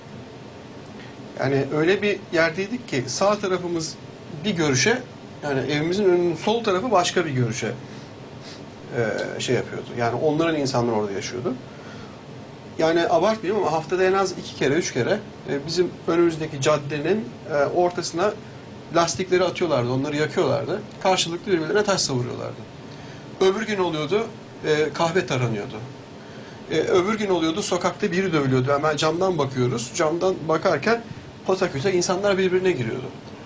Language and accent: Turkish; Ankara, Turkey; ben Ankara'da doğdum büyüdüm.